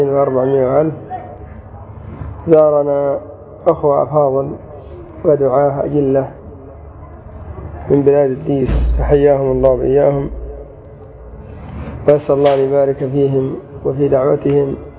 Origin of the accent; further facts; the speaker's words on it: Mukalla, Hadramaut, Yemen; صار عندنا في المكلة مأوى لطلاب العلم، صار عندنا في حضرموت الداخل عدة دور حديث